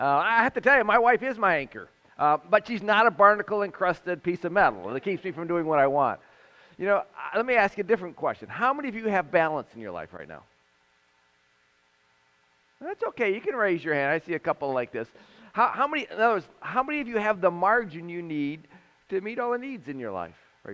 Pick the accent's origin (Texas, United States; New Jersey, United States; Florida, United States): Florida, United States; Anyways, I'm from Florida.